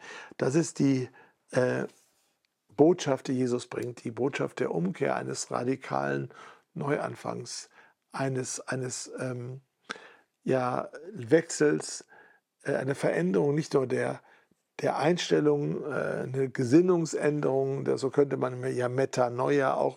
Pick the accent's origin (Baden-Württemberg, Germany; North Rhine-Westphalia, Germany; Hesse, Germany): North Rhine-Westphalia, Germany; Duisburg; Meine Heimatstadt Duisburg ist auch von Wikingern mal überfallen worden, nicht nur einmal.